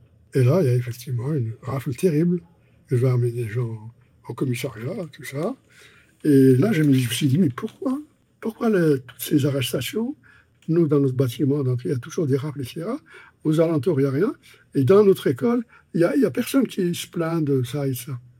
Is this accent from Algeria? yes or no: yes; M'Sila, M'Sila Province, Algeria; Je suis originaire de Msila, dans la région de Sétif, et j'ai 86 ans.